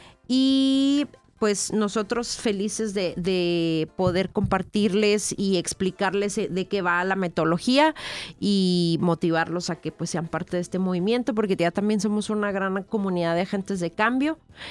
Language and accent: Spanish; Mexico; pues aquí en México siempre lo vemos en las noticias de que el mexicano siempre ayuda, el mexicano somos luchones